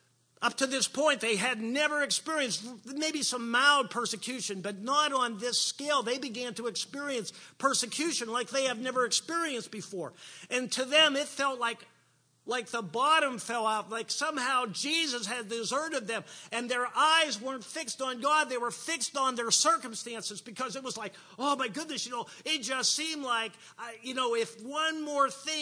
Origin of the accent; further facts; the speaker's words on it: Butler, Pennsylvania, United States; I'm going to be returning to Butler, Pennsylvania. That was my hometown where I was born.